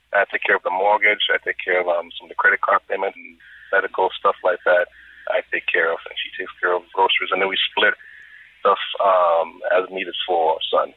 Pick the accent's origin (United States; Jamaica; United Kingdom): Jamaica; Part of the issue is I'm originally from Jamaica, born and raised. The situation under which I grew up, it's just different culture from here.